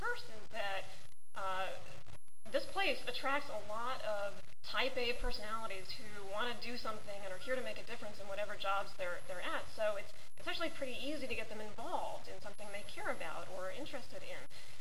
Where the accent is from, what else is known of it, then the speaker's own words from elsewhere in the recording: Florida, United States; Florida, my home state, had voted by an astounding 71% for smoke-free restaurants